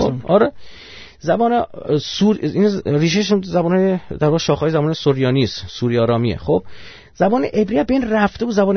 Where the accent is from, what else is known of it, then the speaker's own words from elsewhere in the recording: Iran; آیا ما چون ایرانی هستیم